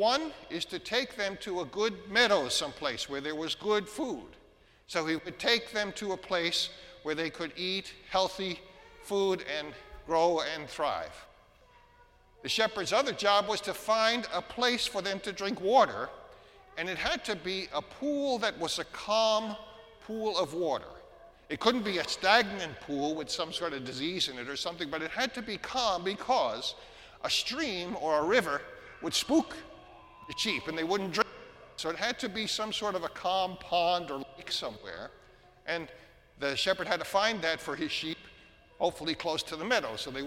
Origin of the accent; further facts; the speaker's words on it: North Babylon, New York, United States; There were precious few sheep growing up in North Babylon, New York.